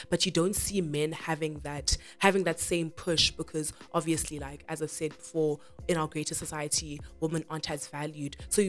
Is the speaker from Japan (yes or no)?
no; South Africa; seeing the position that we're in as South African youth and South Africa as a whole